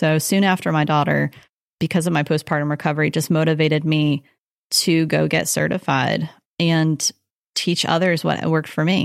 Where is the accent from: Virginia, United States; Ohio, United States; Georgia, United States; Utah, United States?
Virginia, United States; also born or lived in Rhode Island; now in North Carolina, United States; I call myself almost like an East Coast rat. I was born in Rhode Island, grew up in Virginia, but settled here in North Carolina to go to UNCW.